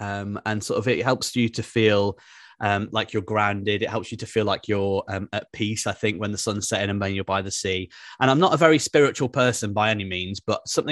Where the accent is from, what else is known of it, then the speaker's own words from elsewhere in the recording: Birmingham, West Midlands, United Kingdom; also born or lived in Aberystwyth; I haven't always lived near the sea. In fact, I grew up in Birmingham, probably as far from the sea as you could get in the UK.